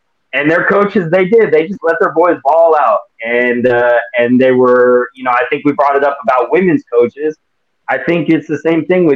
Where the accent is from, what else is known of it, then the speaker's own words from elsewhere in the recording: Colorado, United States; I said, hey, just so you know, I grew up in Colorado